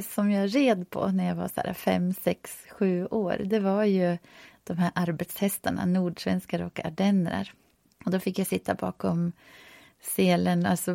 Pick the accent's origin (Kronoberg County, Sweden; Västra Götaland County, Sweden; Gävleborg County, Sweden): Gävleborg County, Sweden; born there; precis som vår gård heter, så jag är född här i Hälsingland. På gården och jag är nu 51 år.